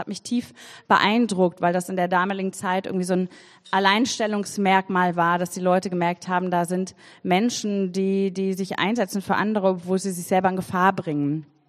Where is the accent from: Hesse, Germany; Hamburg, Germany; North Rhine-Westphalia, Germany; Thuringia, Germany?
Hamburg, Germany; now in Berlin, Germany; Ich komme ursprünglich aus Hamburg